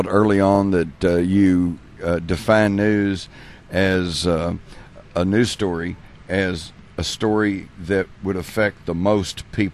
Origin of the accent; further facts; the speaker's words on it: Texas, United States; Well, I know I'm a Texan. I've lived in Texas all my life